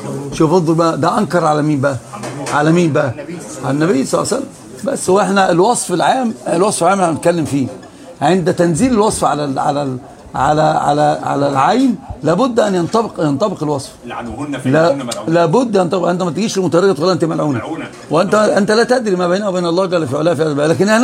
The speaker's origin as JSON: {"language": "Arabic", "region": "Upper Egypt", "country": "Egypt", "said": "لا انا صعيدي، وصعيدي دماغي مقفوله قفله اسود مما تتصور. انا صعيدي فاهم."}